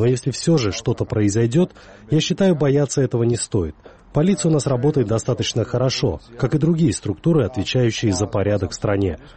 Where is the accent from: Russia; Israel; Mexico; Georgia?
Georgia; Samtredia, Imereti; Я, к примеру, из Самтредия